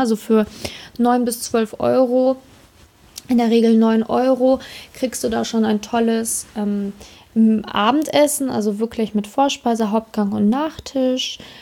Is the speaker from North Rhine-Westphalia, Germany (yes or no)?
yes; Münster, North Rhine-Westphalia, Germany; Ich so, echt, da komme ich auch her. Also da habe ich noch zu der Zeit auch in Münster gewohnt.